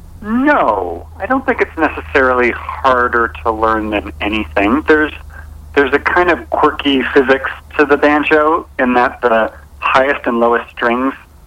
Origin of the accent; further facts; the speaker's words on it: Canada; this could have come from being Canadian